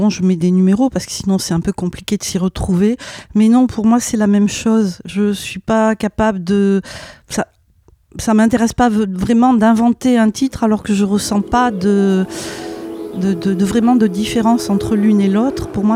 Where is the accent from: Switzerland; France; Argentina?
France; Bordeaux, Nouvelle-Aquitaine; Quand j'étais petite, j'ai grandi à Bordeaux.